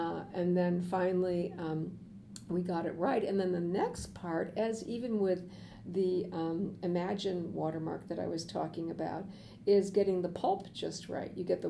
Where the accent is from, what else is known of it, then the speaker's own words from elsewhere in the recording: Neenah, Wisconsin, United States; Ironically, I come from Nina, Wisconsin, but anyway.